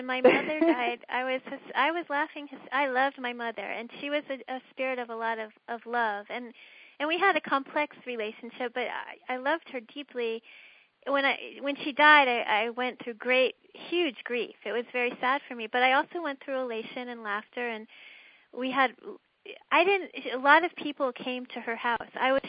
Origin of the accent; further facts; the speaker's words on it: Washington, District of Columbia, United States; And I grew up in Washington, D.C., so, you know, I had in my mind certain things were very serious.